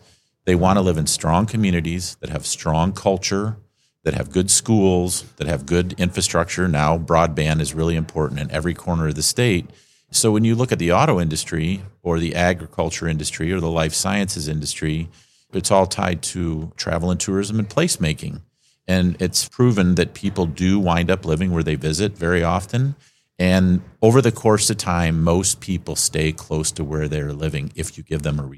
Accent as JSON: {"language": "English", "town": "Marquette", "region": "Michigan", "country": "United States", "tie": "born or raised there", "said": "My dad's from Detroit, but we grew up in Marquette."}